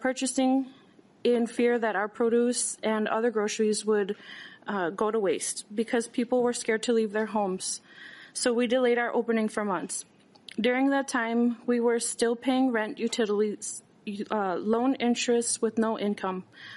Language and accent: English; New Ulm, Minnesota, United States; I was born in New Ulm, Minnesota, the only home I've ever known, and during this time I felt like an outsider in my own community.